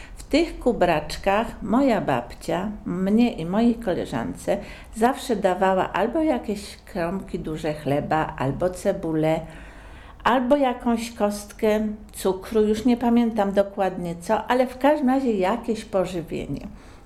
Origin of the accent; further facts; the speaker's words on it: Borek Fałęcki, Lesser Poland, Poland; Rodem jestem z Borku Fałęckiego. Moi rodzice to kupcy, którzy mieli przy fabryce Solwaj sklepik.